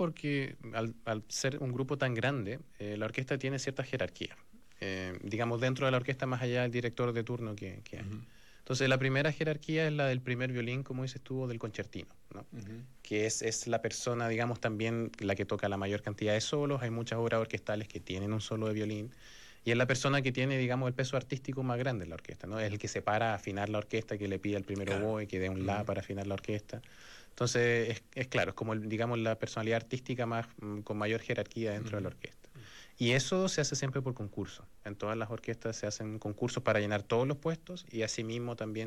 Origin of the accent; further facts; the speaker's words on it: San Vicente de Tagua Tagua, Chile; born there; dirigía la orquesta de niños en San Vicente de Tahuatahua, que es de donde yo nací.